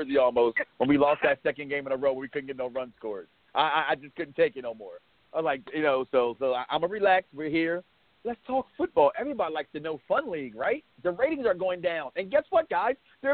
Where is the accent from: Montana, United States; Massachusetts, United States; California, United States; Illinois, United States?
Illinois, United States; Chicago; I still love my hometown Bears